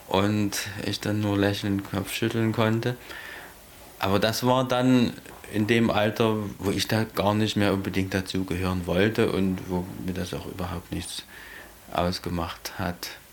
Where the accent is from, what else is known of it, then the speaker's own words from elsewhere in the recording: Trebnitz, Germany; in meinem Heimatdorf in Trebnitz freue ich mich jedes Mal, wenn ich die Bäume sehe, die ich damals gepflanzt habe